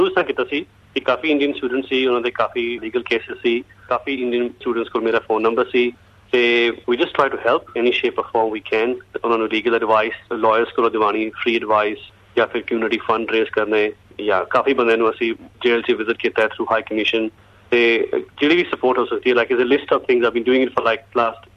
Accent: Baramulla, Jammu and Kashmir, India; moved away as an adult; also born or lived in Delhi; now in Australia; ਮੈਂ ਕਸ਼ਮੀਰ ਤੋਂ ਹਾਂ ਜੀ, ਬਾਰਾਮੁਲਾ ਨਾਰਦਰਨ ਡਿਸਟ੍ਰਿਕਟ ਹੈਗਾ ਕਸ਼ਮੀਰ ਦਾ, ਬਾਰਡਰ ਦੇ ਬਿਲਕੁਲ ਲਾਗੇ, ਤੇ ਮੇਰਾ ਪੈਦਾਇਸ਼ ਉੱਥੇ ਦੀ ਹੈਗੀ, ਪੜ੍ਹਾਈ ਵੀ ਉੱਥੇ ਦੀ ਹੈਗੀ ਹੈ, ਤੇ ਮੇਰੀ ਅੰਡਰਗ੍ਰੈਡਸ ਫਿਰ ਦਿੱਲੀ ਚ ਮੈਂ ਆਪਣੀ ਅੰਡਰਗ੍ਰੈਡਸ ਕੀਤੀ ਹੈ।

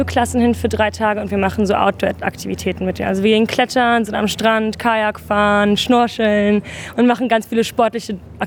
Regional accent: Bonn, North Rhine-Westphalia, Germany; now in Melbourne, Australia; ich komme aus Bonn in Deutschland und ich studiere mein erstes Semester an der Victoria Universität dieses Jahr.

